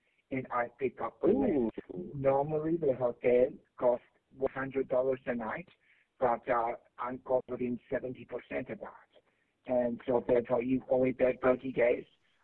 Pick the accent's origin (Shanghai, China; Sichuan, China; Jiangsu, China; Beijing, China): Shanghai, China; I'm from China. I'm from Shanghai, China.